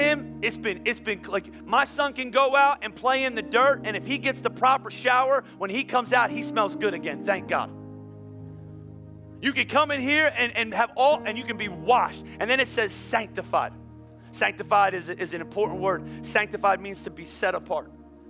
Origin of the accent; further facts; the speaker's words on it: Pennsylvania, United States; but I can't backtrack because I'm from Pennsylvania and I don't know how to hike.